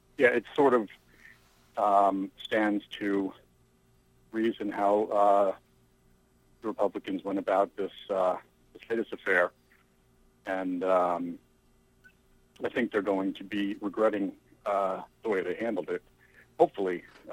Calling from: Setauket, New York, United States

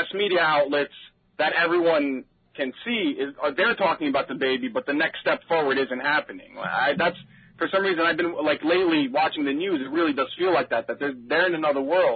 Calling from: Stony Brook, New York, United States; I'm calling actually from Stony Brook, New York, by way of Brooklyn.

